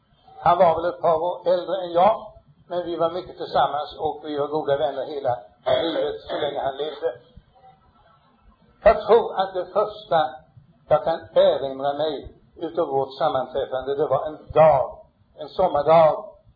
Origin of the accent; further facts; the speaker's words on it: Sunneby Norregård, Sweden; born there; Nåväl, då börjar vi i Sunneby Norregård, för där är jag född, 1890.